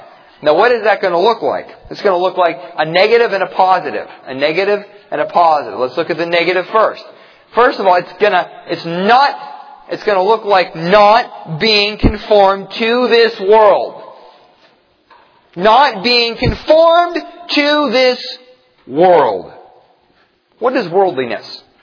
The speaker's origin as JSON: {"language": "English", "region": "Pennsylvania", "country": "United States", "tie": "born or raised there", "said": "Growing up in Amish country, in Pennsylvania, some of the Amish would define worldliness as shiny buttons."}